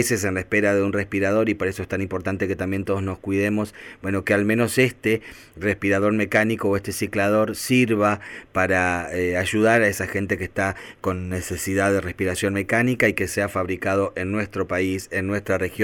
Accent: Rafaela, Santa Fe, Argentina; Bueno, y en mi caso que vengo de Rafaela, me da mucho orgullo que se esté generando todo eso allí también.

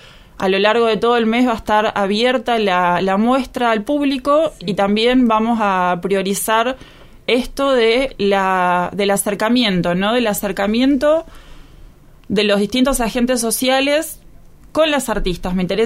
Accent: Río Grande, Tierra del Fuego, Argentina; yo soy de acá, de Tierra del Fuego, nací en Río Grande

